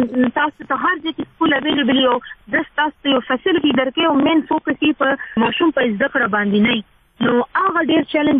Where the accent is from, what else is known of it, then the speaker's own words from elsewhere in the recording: Swat, Khyber Pakhtunkhwa, Pakistan; now in Peshawar, Pakistan; جی زه بیسیکلی سوات نه بلونګ کوم. جی مونږ بس سټیټس دلته پېښور کې